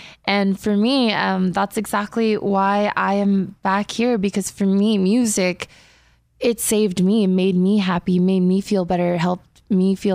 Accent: Diamond Bar, California, United States; I'm from Diamond Bar. And I've always wanted to be a American pop solo diva. And during my time with … I was lucky enough to come home

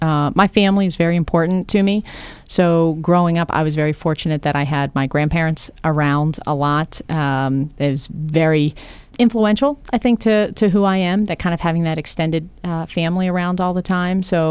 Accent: Philadelphia, Pennsylvania, United States; also born or lived in Camp Lejeune, North Carolina; Originally, I was actually born in North Carolina at Camp Lejeune. My father was in the Marine Corps, but I spent most of my time, you know, from kindergarten on up in the Philadelphia area, right outside in the suburbs.

